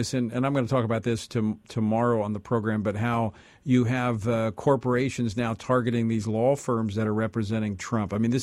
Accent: Louisiana, United States; What came out of that 96 race in my home state of Louisiana, we didn't win the race

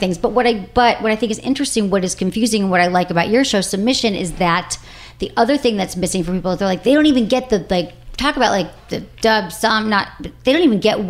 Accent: Michigan, United States; I'm from Michigan, so I can say

